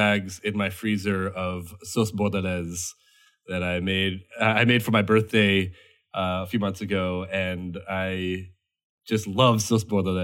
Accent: United States; And I had never done this before because I'm an American, you know

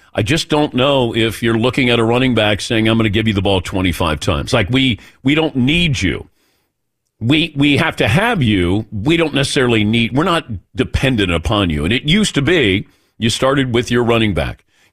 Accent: Ohio, United States; And growing up in Ohio, Jim Brown, I got to see him play, not in person, but I got to see him on TV.

